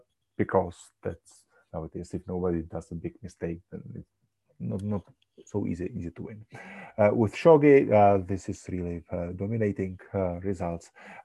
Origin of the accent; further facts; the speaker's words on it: Czechia; first language cs; English is a second language; as the English say, we don't have some specific, I would say, Czech phrase for that.